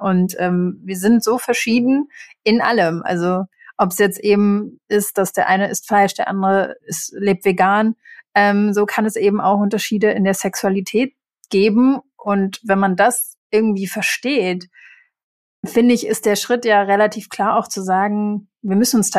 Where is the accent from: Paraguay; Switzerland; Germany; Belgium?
Germany; Berlin; bin ich ja in Berlin aufgewachsen und bin aber auch Tochter einer Psychoanalytikerin